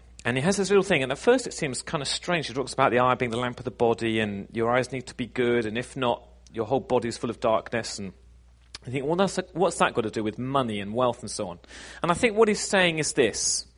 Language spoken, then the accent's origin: English; United Kingdom; Here in the West, and I include Britain where I'm from, in case you weren't sure where my accent's from.